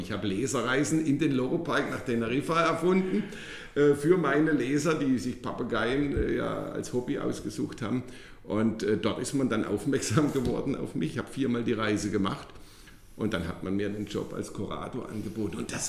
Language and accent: German; Baden-Württemberg, Germany; Ich komme ja aus dem Schwarzwald, das ist auch ein ganz schönes Mittelgebirge, für uns zumindest hier.